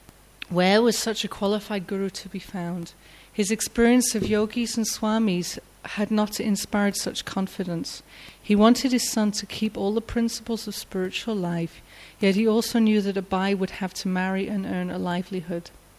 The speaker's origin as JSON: {"language": "English", "region": "England", "country": "United Kingdom", "said": "I'm from England, so it's an embarrassment."}